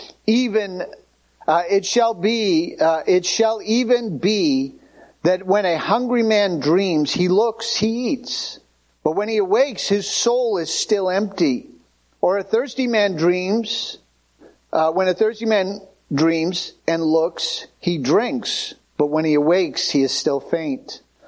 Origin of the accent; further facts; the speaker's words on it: Massachusetts, United States; Clams and oysters, and growing up on Cape Cod, having them raw and having them all sorts of ways.